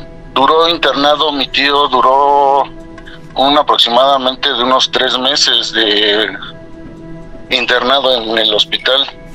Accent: Coacalco, State of Mexico, Mexico; Soy de Coacalco, Estado de México.

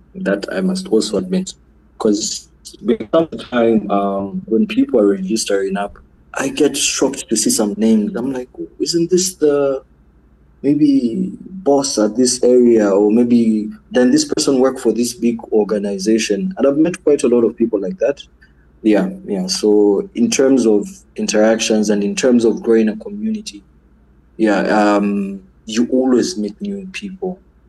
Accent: Kitwe, Copperbelt, Zambia; growing up in Kitwe, the only place which looked like a mountain was Black Mountain.

